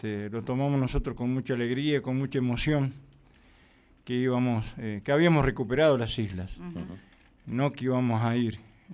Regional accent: Villa María, Córdoba, Argentina; born there; now in Zapala, Argentina; yo soy nacido en Córdoba, en Villa María, y hace 25 años que vivo acá en Zapala. Ya soy un zapalino más y un neuquino más, ¿no?

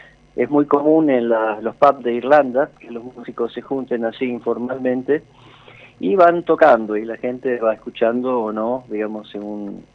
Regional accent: Lago Puelo, Chubut, Argentina; somos un dúo, somos del Lago Puelo

